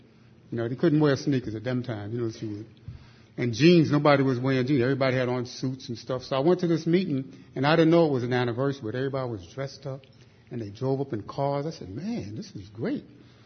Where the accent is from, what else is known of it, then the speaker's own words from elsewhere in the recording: Bronx, New York, United States; I was born in Jersey City in the Bronx, and I grew up in the Bronx.